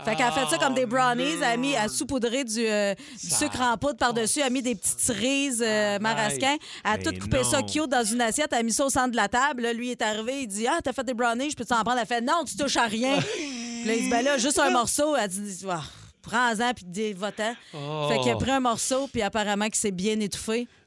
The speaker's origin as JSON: {"language": "French", "region": "Quebec", "country": "Canada", "moved": "as an adult", "said": "Je suis partie de l'Abitibi, j'avais 20 ans"}